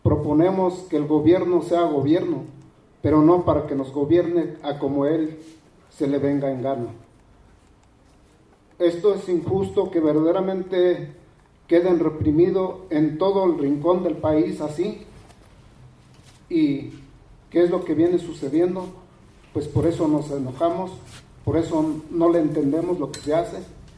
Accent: San Francisco Xochicuautla, State of Mexico, Mexico; me dirijo de que vengo de San Francisco Xochicuautla, un pueblo ancestral

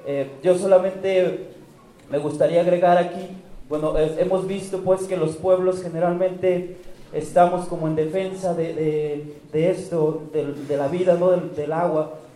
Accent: Lagos de Moreno, Jalisco, Mexico; vengo de la comunidad de San Juan de la Laguna, en Lagos de Moreno, en Jalisco.

